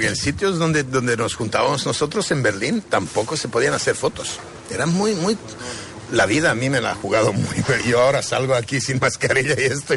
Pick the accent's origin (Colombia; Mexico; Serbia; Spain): Serbia; Spanish is a second language; moved away; also born or lived in Romania; esto yo lo viví en Rumanía ya, no estuve ahí, y esto sí que afectó mi pueblo también, afectó toda Serbia.